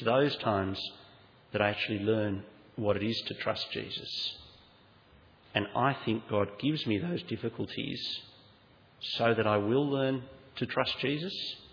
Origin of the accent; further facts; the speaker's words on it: Australia; But the wonderful privilege of being Australian is that we don't have to make that choice